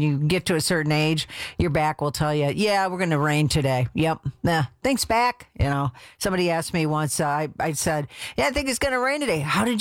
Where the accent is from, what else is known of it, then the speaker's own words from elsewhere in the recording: Iowa, United States; now in Wisconsin, United States; You know, I'm formerly from Iowa, so, you know, anytime it gets kind of a weird weather type deal, like, for instance, I live in southern Milwaukee County